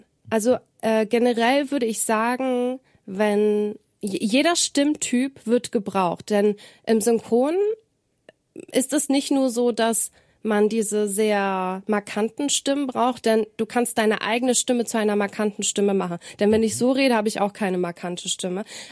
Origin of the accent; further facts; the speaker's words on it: Mönchengladbach, North Rhine-Westphalia, Germany; ich bin aufgewachsen in Mönchengladbach, da hat man einfach kein Dialekt. Ich bin quasi direkt mit dem Hochdeutsch aufgewachsen.